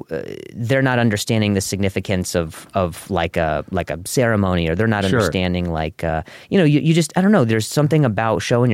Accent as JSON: {"language": "English", "town": "Indianapolis", "region": "Indiana", "country": "United States", "tie": "born or raised there", "said": "I grew up in Indianapolis."}